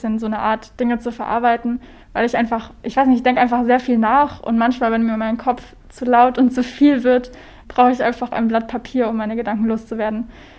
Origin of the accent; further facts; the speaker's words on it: Nuremberg, Bavaria, Germany; Also ich komme eigentlich aus Nürnberg